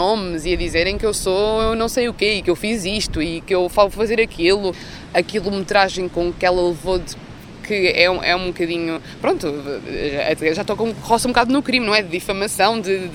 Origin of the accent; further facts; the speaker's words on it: Figueira da Foz, Coimbra, Portugal; acho que é um sentimento que não devia ter, da minha cidade natal, mas não me sinto muito segura aqui na Figueira